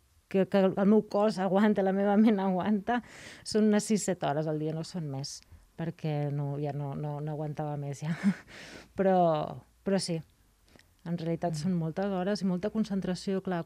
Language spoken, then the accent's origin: Catalan; Badalona, Catalonia, Spain; also born or lived in London, United Kingdom; Vaig créixer a Badalona, vaig viure a Londres, i de cop el canvi aquest em feia com molta il·lusió.